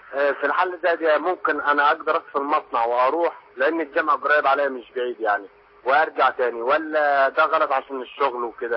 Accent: Egypt; now in Jordan; والله أنا شغال في الأردن، أنا مصري أصلا.

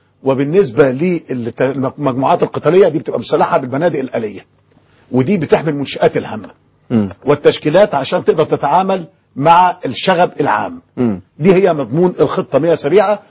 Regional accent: Egypt; احنا كلنا كمصريين

